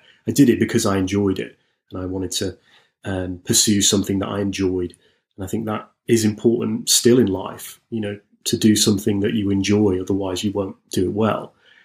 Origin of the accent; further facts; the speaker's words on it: Nottingham, East Midlands, United Kingdom; also born or lived in New York; And then I came back from there, back to my hometown around Nottingham. And obviously to go from sort of New York to Nottingham, you know, a huge culture shock